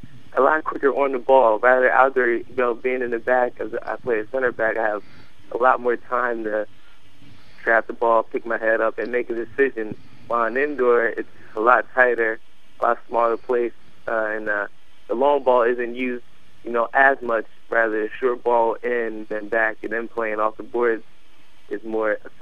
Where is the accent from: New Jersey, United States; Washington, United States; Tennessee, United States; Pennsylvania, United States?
New Jersey, United States; No, I'm actually from Jersey